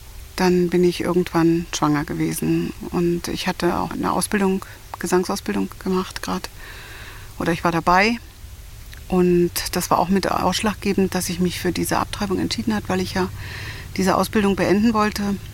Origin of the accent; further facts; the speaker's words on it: Germany; Ja, also ich bin in der DDR geboren und auch aufgewachsen.